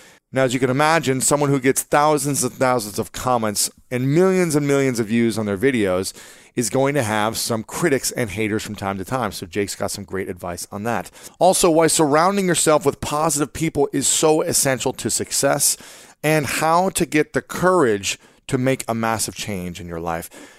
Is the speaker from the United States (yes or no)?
yes; Ohio, United States; And yes, he's from my home state of Ohio. Big props to Ohio in the house.